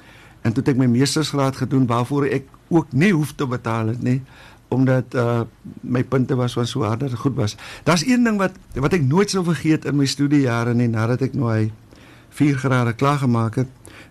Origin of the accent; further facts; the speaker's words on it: Wolseley, Western Cape, South Africa; ek is gebore in Dieprivier in Kaapstad in, daar het ons gewoon en my pa was in korrektiewe dienste gewees en dan het ons maar nou so getrek op die ouwe en dit ons het in Woolsley.